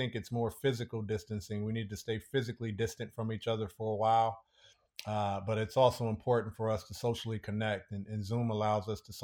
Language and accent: English; California, United States; You know my history and being at Santa Clara and just kind of growing up in the Bay Area.